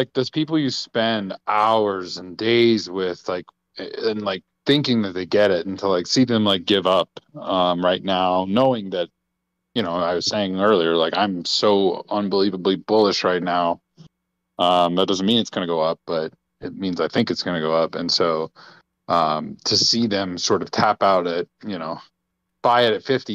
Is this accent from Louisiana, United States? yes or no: yes; Louisiana, United States; I grew up in Louisiana.